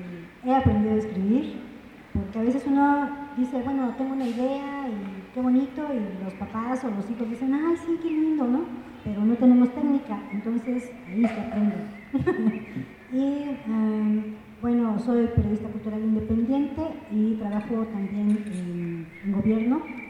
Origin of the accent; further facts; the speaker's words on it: Chiapas, Mexico; soy chiapaneca también